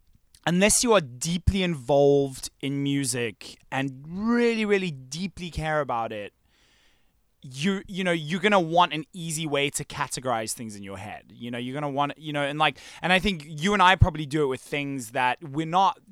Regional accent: Johannesburg, Gauteng, South Africa; growing up in Johannesburg and going to the Drakensberg Boys Choir

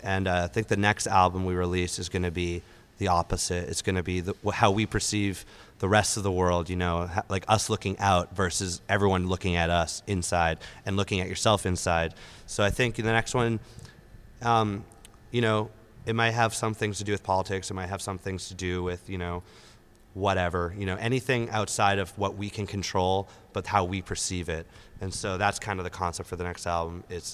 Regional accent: Boston, Massachusetts, United States; And I'm from Boston, so for me to come out here and experience these windy roads, yeah, it's not.

